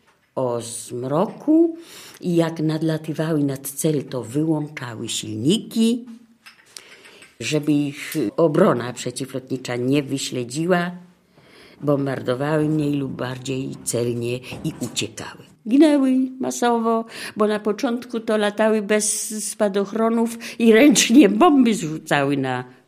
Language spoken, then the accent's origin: Polish; Masovian Voivodeship, Poland; now in Lublin, Poland; padła nazwa Ostrołęka. A to moje strony.